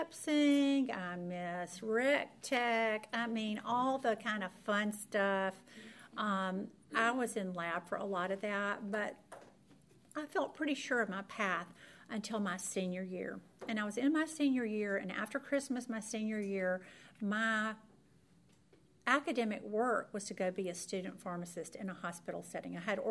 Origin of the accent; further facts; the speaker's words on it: Birmingham, Alabama, United States; I'm from Birmingham, but I really wanted